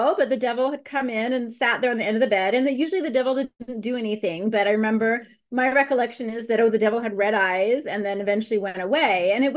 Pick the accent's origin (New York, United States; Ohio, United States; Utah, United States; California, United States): Utah, United States; Providence; so I grew up in Cache Valley, Utah, which is about an hour and a half north of Salt Lake, in a little town called Providence, which is next to a not quite so little town called Logan.